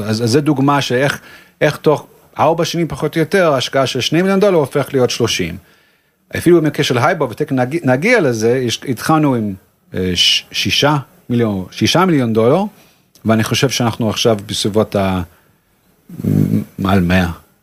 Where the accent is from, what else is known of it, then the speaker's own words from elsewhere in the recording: United States; moved away as an adult; also born or lived in South Africa; now in Israel; נולדתי בדרום אפריקה, גדלתי בארצות הברית, עליתי לארץ בגיל 22, אחרי שסיימתי תואר ראשון, והתגייסתי.